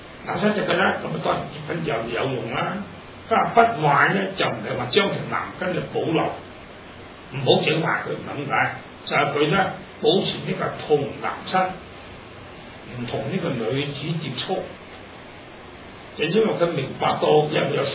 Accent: Hong Kong; 又或者今日咧，我哋香港話咩三司啊

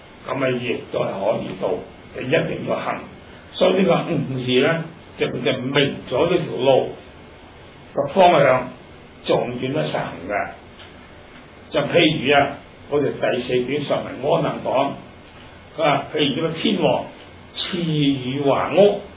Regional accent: Hong Kong; 咁我哋香港人咧係人都識噶啦

